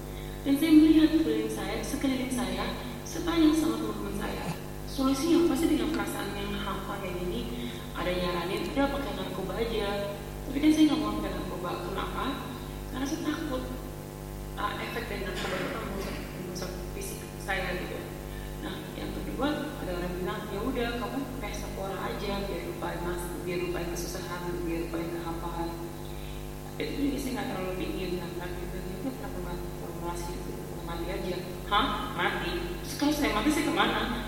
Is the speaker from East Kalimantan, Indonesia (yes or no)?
no; Bali, Indonesia; Saya dibesarkan di Bali, dan lucunya waktu saya masih kecil tuh saya mengalami ya, menyenangkan masa kecil, cukup menyenangkan karena tinggal di pantai